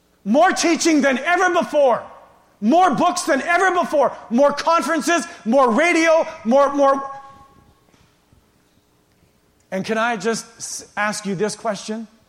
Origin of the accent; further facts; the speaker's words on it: Canada; We're Canadian. We're way too polite.